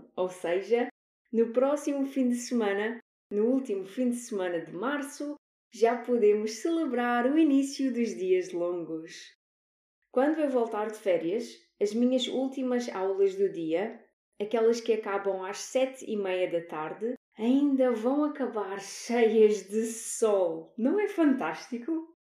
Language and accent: Portuguese; Albufeira, Algarve, Portugal; Em Albufeira, a cidade onde eu cresci